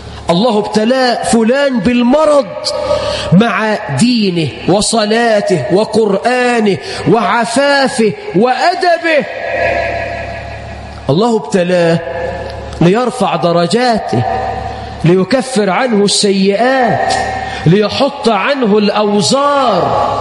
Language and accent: Arabic; Egypt; اللهم اجعل بلدنا مصر أمنا أمانا،